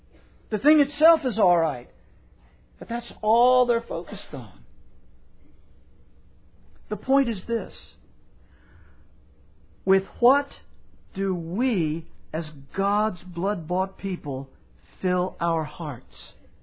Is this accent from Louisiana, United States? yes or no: yes; Louisiana, United States; I grew up in South Louisiana where I heard on a regular basis